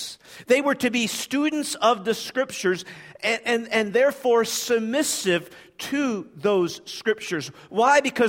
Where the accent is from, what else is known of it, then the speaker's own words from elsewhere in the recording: United States; in part probably because I'm an American